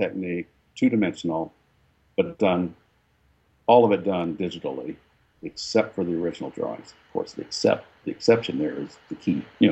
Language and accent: English; New Mexico, United States; The name came from my background in New Mexico. I grew up in New Mexico, where Spanish is rampant, as everybody knows.